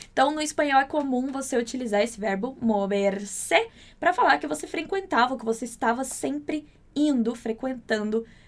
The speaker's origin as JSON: {"language": "Portuguese", "region": "Minas Gerais", "country": "Brazil", "said": "A mesma coisa do mineirês, que eu amo tanto, porque sou muito mineira, então às vezes sai um uai, né?"}